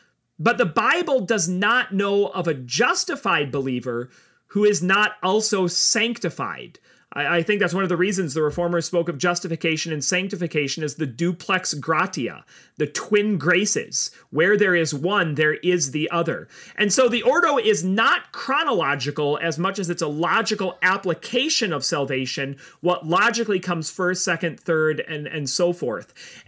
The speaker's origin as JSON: {"language": "English", "region": "Minnesota", "country": "United States", "tie": "born or raised there", "said": "I grew up in Minnesota with the Great Lakes, Joel."}